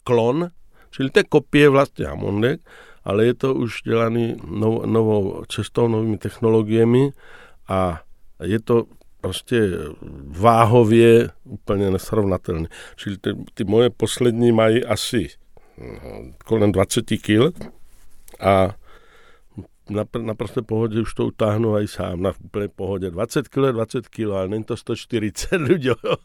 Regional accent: Brno, South Moravian Region, Czechia; Emigraci, když jsme Brňáci spolu mluvili

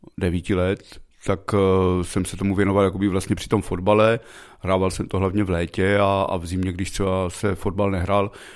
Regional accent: Brno, South Moravian Region, Czechia; a já jsem vyrůstal v Brně na Riviéře a tam se hrál neustále tenis nohejbal

